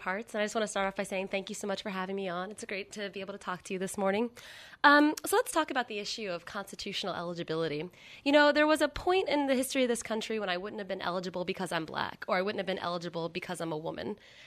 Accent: California, United States; And I come from California where, you know, the college tuitions have gone up 316% in just the last 10 years.

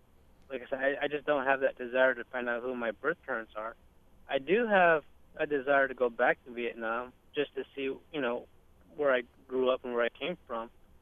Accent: Cahokta, New York, United States; I grew up in Cahokta, New York, and I graduated, you know, in a class of 18 kids, where 10 of us started kindergarten together. The town's only 600 people.

